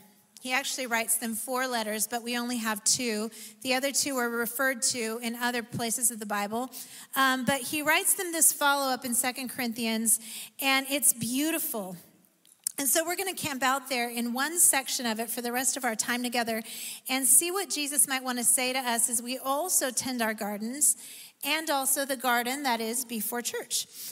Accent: Oregon, United States; When I'm from Central Oregon, and when you go from on Highway 97 from Bend to Sun River, there are these huge signs that say, control noxious weeds.

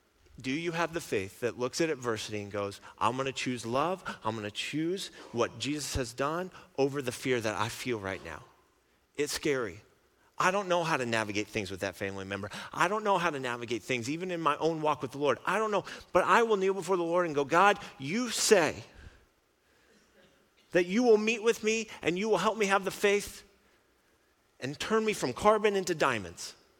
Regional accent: Kansas City, Missouri, United States; now in Rapid City, United States; when I first moved here, I grew up in Kansas City.

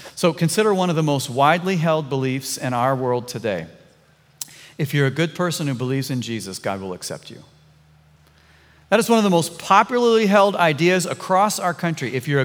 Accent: Missouri, United States; Like, we're from Missouri, Midwestern nice, like what's going on here?

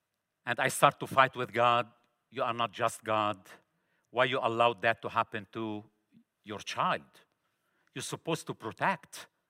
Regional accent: Lebanon; I used to live and grow up in Lebanon. I'm originally from Lebanon.

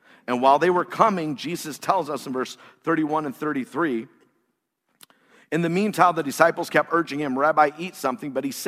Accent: Indiana, United States; So you don't end up over in California instead of just Indiana a couple hours away?

